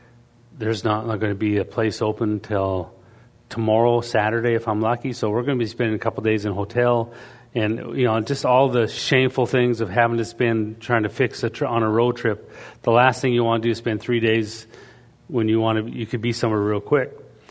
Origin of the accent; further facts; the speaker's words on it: British Columbia, Canada; I was raised in British Columbia, Canada